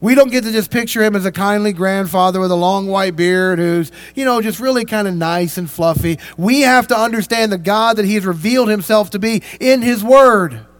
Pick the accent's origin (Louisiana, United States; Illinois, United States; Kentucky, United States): Kentucky, United States; Louisville; Yes, a Sprite's called a Coke. I know it's weird. I'm from Louisville.